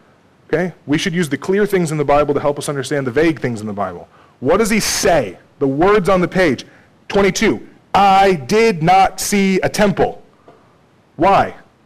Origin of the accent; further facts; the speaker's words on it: Texas, United States; I went down about an hour south of where I grew up in Texas to visit my grandparents